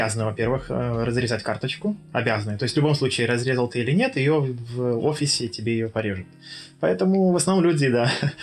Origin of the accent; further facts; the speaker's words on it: Belarus; moved away as an adult; now in Israel; И я родился вообще в Белоруссии, в большом городе Львове. И несмотря на это, он очень тихий, спокойный провинциальный городок. И 20 лет я прожил в Белоруссии.